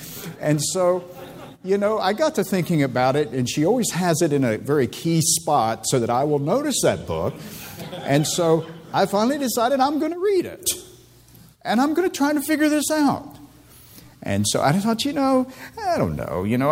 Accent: West Virginia, United States; people often make fun of where I grew up in West Virginia, up in the mountains, and because we were kind of 10 years behind everyone else.

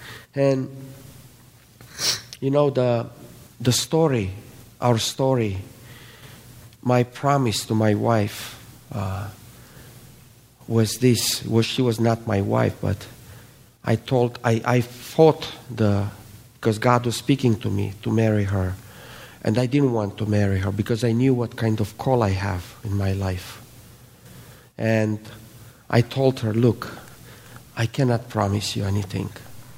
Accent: Brasov, Brașov County, Romania; born there; English is a second language; now in Cluj-Napoca, Romania; So this is Romania. I was born in Romania, in Brasov. In Brasov, it's in the middle of the country somewhere.

